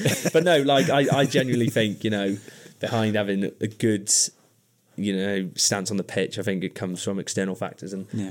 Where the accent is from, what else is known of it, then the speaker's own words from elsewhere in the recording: Wales, United Kingdom; now in Cardiff, United Kingdom; I'm a farmer from Mid Wales.